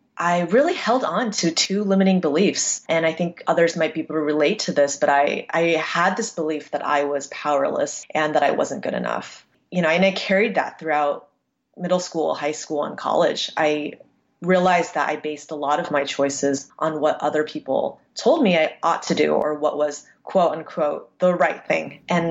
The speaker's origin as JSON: {"language": "English", "country": "United States", "said": "I am Taiwanese American."}